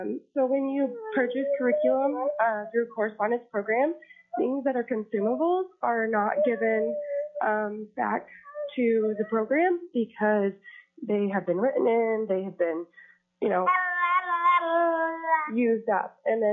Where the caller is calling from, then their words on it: Anchorage, Alaska, United States; I am calling in from Anchorage